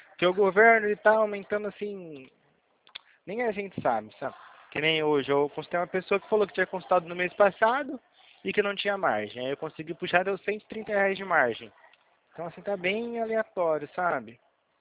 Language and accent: Portuguese; Campinas, São Paulo, Brazil; Eu sou daqui de Campinas. Meio pertinho.